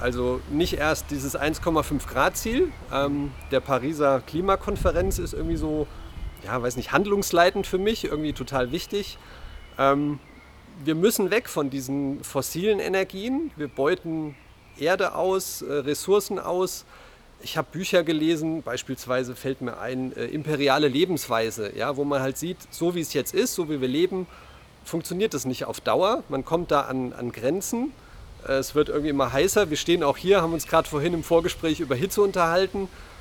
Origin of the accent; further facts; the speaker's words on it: Hesse, Germany; now in Marburg, Germany; wohne 10 Jahre jetzt ungefähr in Marburg, bin aus dem Ebstorfer Grund, habe einen IT-Hintergrund